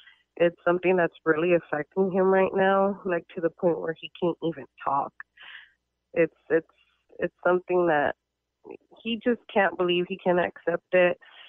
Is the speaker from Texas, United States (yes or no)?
yes; Houston, Texas, United States; No, actually, we come from Houston, Texas.